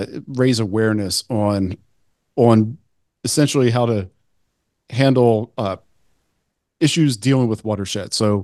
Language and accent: English; Pennsylvania, United States; born or raised there